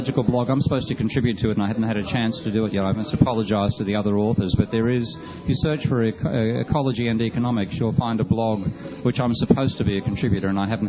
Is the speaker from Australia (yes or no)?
yes; Australia; And I mean, what's really offended me as an Australian is that there were some brilliant technologies being developed here